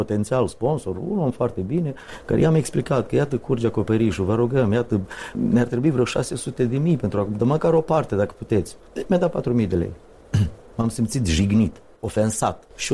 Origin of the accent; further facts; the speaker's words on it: Romania; că noi suntem români, că noi suntem o națiune care cu demnitate.